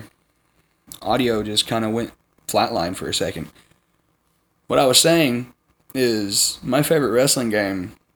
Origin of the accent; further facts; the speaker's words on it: the South, United States; because, you know, I'm from the South